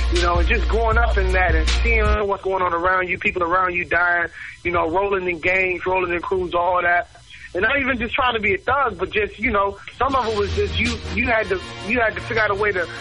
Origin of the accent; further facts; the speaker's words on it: Memphis, Tennessee, United States; born there; I grew up a PK. I grew up in the streets. I was born in Memphis, Tennessee.